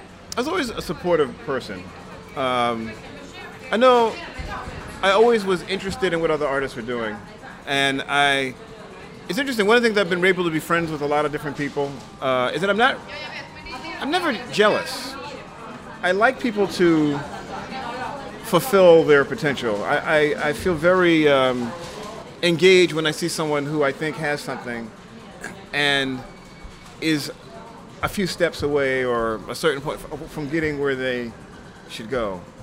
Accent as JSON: {"language": "English", "town": "Brownsville", "region": "New York", "country": "United States", "tie": "born or raised there", "said": "And coming from the outer boroughs, you have that same feeling. Growing up in Brownsville, I know it was a 40-minute ride to Manhattan."}